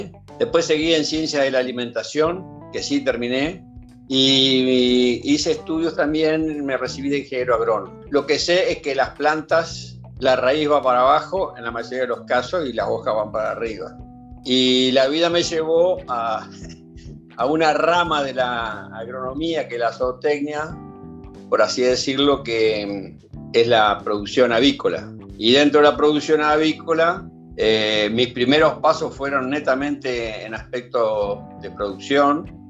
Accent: San José, Entre Ríos, Argentina; also born or lived in Colón / Villa Elisa / Concepción del Uruguay; Yo arranqué, nací en San José, ¿no? Empecé mi secundario en Colón, después lo seguí por Villa Elisa y terminé en Concepción del Uruguay. Ya ahí, cuando fui a Concepción del Uruguay, tendría 15 años.

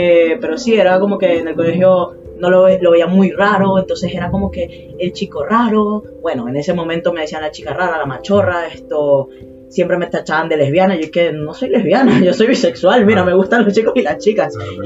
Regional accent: Venezuela; moved away; No, hasta que no me fui de Venezuela yo no tuve apoyo de mi madre en este sentido.

